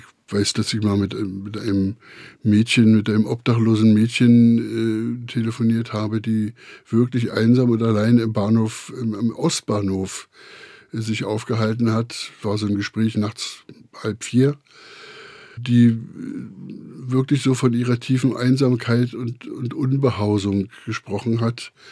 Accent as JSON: {"language": "German", "region": "Berlin", "country": "Germany", "said": "ich als Berliner würde, sag's mal so im Berliner Jargon, das Herz auf dem rechten Fleck haben"}